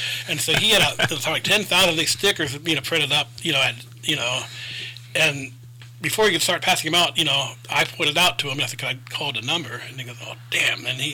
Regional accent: Columbus, Ohio, United States; I'm from Columbus. I know Les.

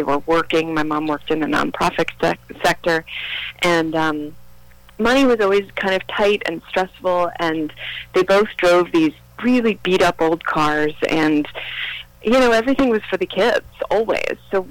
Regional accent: New York, United States; also born or lived in Yonkers; Okay, I grew up in New York. I was born in Yonkers.

